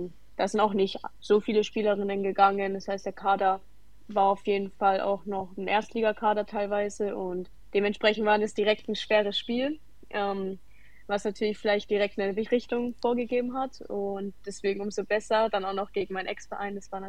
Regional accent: Nuremberg, Bavaria, Germany; now in Leipzig, Germany; ich bin 20 Jahre alt, ich komme ursprünglich aus Nürnberg

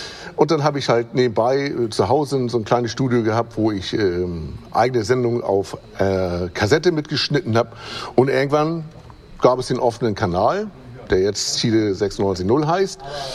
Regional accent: Hamburg, Germany; Und ich bin in Eimsbüttel aufgewachsen, direkt in der Nähe vom Volksparkstadion.

